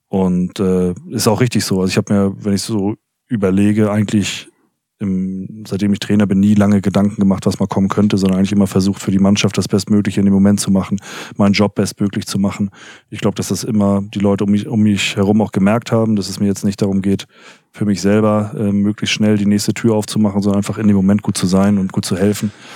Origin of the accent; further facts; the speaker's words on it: Kiel, Schleswig-Holstein, Germany; Also da, wo ich herkomme, gibt es viele Strände. Also in Kiel und Umgebung